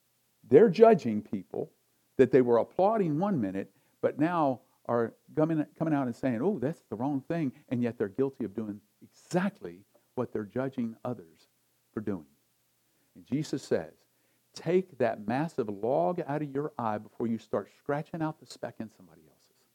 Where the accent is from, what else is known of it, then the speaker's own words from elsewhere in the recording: Augusta, Georgia, United States; I grew up in the South. I grew up in the deep South, South Augusta.